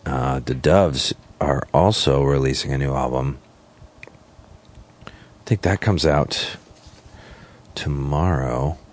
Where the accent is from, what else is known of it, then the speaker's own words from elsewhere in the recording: Palo Alto, California, United States; They're coming from Palo Alto, California, my hometown.